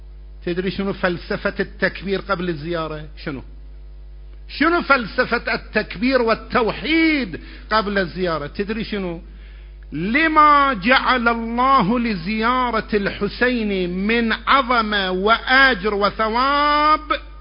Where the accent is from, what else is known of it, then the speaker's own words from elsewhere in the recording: Karbala, Karbala Governorate, Iraq; يا جماعة انا ابن كربلاء، انا ابن العراق ابا عن جد